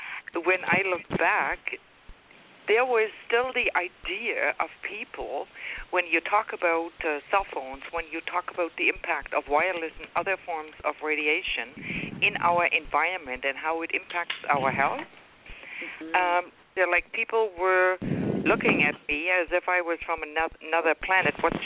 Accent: Germany; English is a second language; now in North America; People in North America, I'm from Germany, and I'm not going to apologize for it.

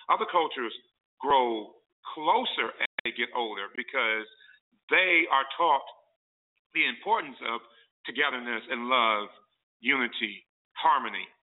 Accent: Detroit, Michigan, United States; I grew up in Detroit, and I think it was Champlain Park was the main park that our families would come together

